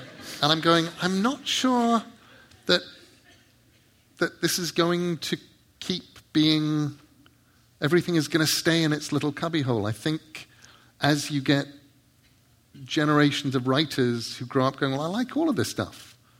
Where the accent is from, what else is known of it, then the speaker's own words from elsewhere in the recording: England, United Kingdom; which I wouldn't have done because I'm English.